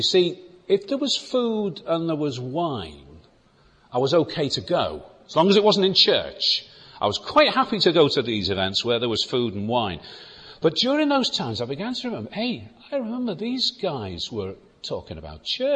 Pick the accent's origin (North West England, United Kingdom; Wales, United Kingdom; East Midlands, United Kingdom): North West England, United Kingdom; Wallasey; Born and raised in Wallasey, Merseyside.